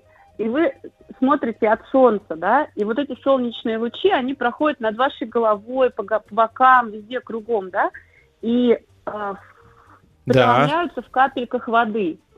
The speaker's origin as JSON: {"language": "Russian", "town": "Kolomna", "region": "Moscow Oblast", "country": "Russia", "tie": "born or raised there", "said": "Я выросла в Коломне, это небольшой город в Подмосковье, мы жили на окраине, и мы были лишены большого количества кружков московских, но зато у нас был рядом лес"}